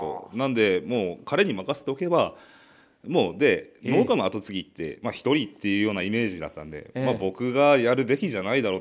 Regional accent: Bihoro, Hokkaido, Japan; やっぱり僕ら子供の頃ってもう少しこの町は賑わってたんですよね。

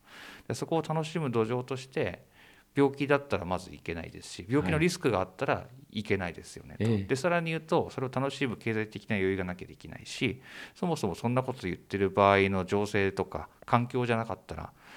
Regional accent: Hokkaido, Japan; 地元は北海道ですね。

